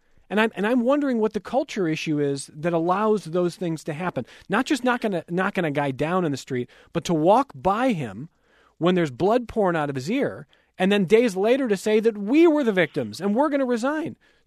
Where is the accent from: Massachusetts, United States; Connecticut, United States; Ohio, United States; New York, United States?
Ohio, United States; I mean, I'm from Ohio originally. I know a number of people who are cops in Ohio.